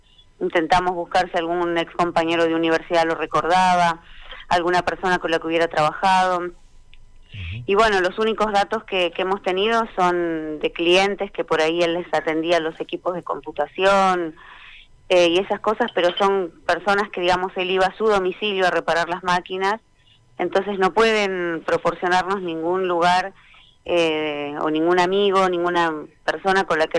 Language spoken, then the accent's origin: Spanish; Bariloche, Río Negro, Argentina; Nosotros somos de Bariloche, sí.